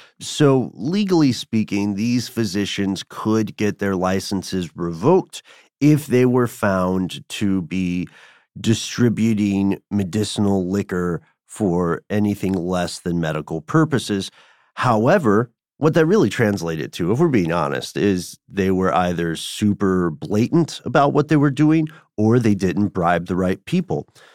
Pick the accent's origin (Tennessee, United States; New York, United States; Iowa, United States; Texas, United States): Tennessee, United States; accent: Tennessee; this is tough for my Tennessee accent, the so-called pill mills.